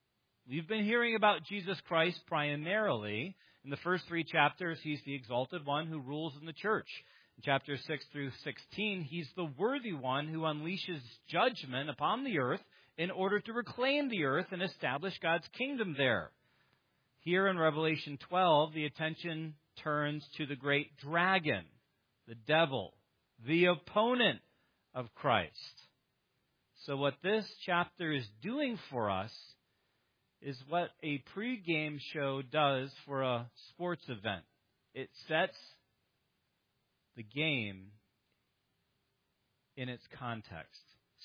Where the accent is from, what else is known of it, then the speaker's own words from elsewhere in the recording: Michigan, United States; Of course, you guys understand that I hail from Michigan, and I'm a hockey fan.